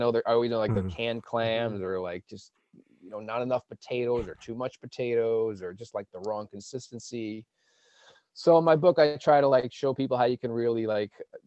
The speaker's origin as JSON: {"language": "English", "region": "Northeast", "country": "United States", "said": "Like, I'm from the Northeast. I live in New England."}